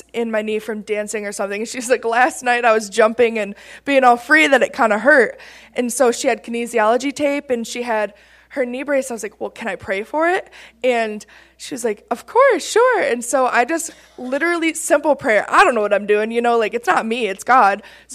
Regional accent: Grand Rapids, Michigan, United States; I'm from Michigan. So I always say that. right there, Grand Rapids.

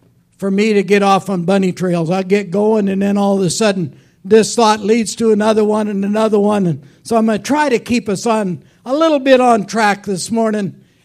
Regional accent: Buffalo, South Dakota, United States; We grew up on the west side. We grew up in Buffalo, South Dakota, over at Rapid City.

